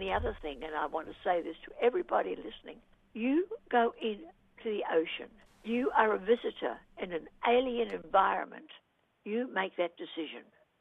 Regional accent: Lower Hutt, Wellington, New Zealand; I grew up in Lower Hutt, Wellington.

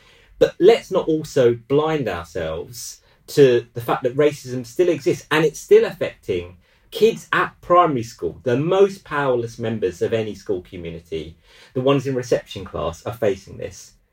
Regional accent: Edmonton, London, United Kingdom; I told you about growing up in Edmonton.

